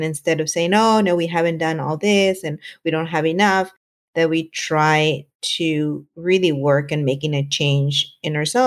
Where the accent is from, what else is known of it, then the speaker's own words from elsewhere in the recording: California, United States; moved away as an adult; now in Bay Area, United States; So I mentioned that I grew up in Southern California, and eventually after college and after having my first job, I fell deeply in love with my then fiance and now husband. And I moved up to the Bay Area